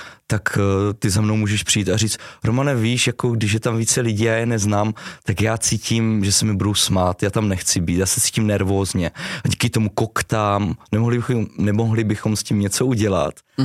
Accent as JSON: {"language": "Czech", "town": "Havířov", "region": "Moravian-Silesian Region", "country": "Czechia", "said": "Z Havířova."}